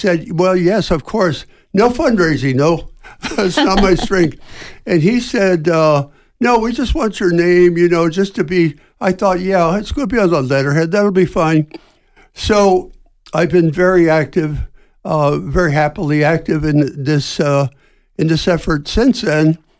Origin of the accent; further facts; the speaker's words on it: Tucson, Arizona, United States; because I grew up in Barrio Hollywood, and I knew that we were very much underserved in that community